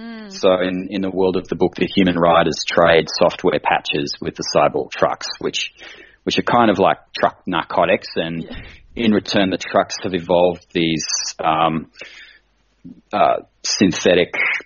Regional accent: Toowoomba, Queensland, Australia; I was a real aficionado when I was growing up in Toowoomba in the 70s and early 80s.

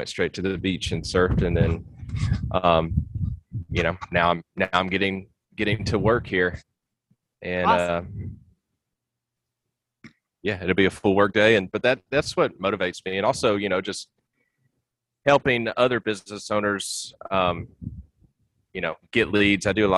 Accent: Nashville, Tennessee, United States; And I was like, well, I'm from Nashville, so we can like go try to launch it in Nashville.

